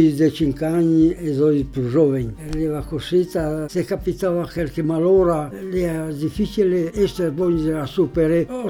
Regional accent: Sardinia, Italy; moved away as an adult; Mi sono nasus 22 di mei, sono sardo

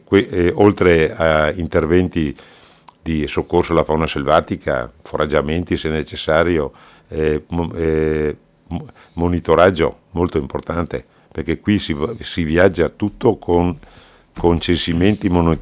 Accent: Veneto, Italy; noi siamo dell'Agordino, siamo della popolazione

